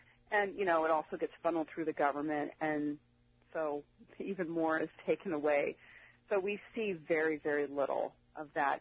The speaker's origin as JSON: {"language": "English", "country": "United States", "said": "there was any animosity towards me as an American or as a foreigner from Afghans."}